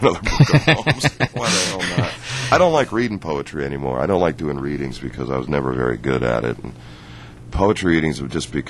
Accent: California, United States; there were a lot of great guys out where we grew up in the Downey, Pico Rivera, Bellflower, Norwalk area that were great guitar players.

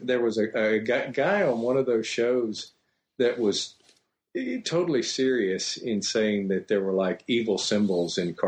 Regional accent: Louisiana, United States; I'm from Louisiana, if you can't tell, anybody listening.

